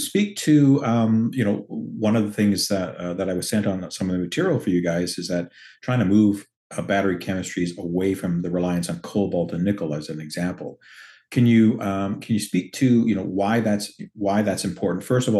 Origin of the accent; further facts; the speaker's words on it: Ontario, Canada; certainly speaking as a Canadian, you know, nickel is important to us.